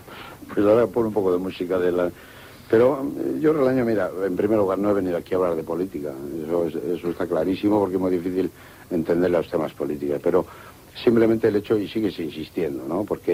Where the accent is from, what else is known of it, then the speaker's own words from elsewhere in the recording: Barakaldo, Basque Country, Spain; En mi pueblo, que soy de Baracaldo, vivía con los gallegos